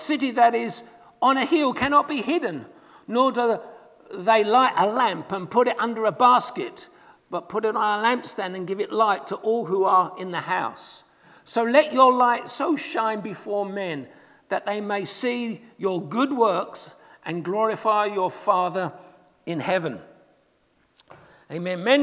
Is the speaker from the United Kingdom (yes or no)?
yes; England, United Kingdom; accent: English; now in New Zealand; as you might tell with my accent, I'm a POM. I've been living in New Zealand for the last 20-odd years.